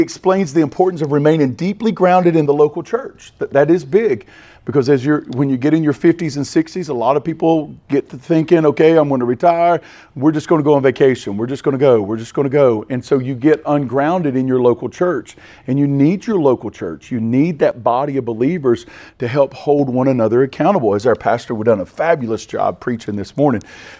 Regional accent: Boomer, North Carolina, United States; I'm a redneck from Boomer and I eat liver mush.

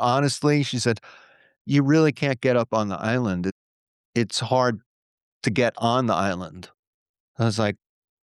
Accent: Florida, United States; also born or lived in Atlanta; now in Virginia, United States; I want to live, you know, I'm from Florida.

